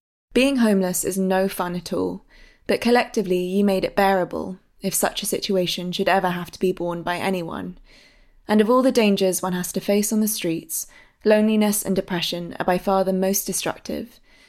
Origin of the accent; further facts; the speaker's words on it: Wimbledon, London, United Kingdom; It was where I grew up in Wimbledon